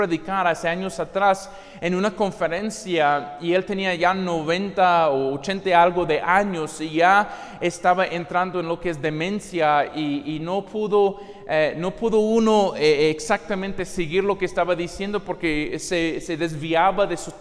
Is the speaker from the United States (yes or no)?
yes; United States; En mi país, Estados Unidos, han sido contados 16.2 millones de adultos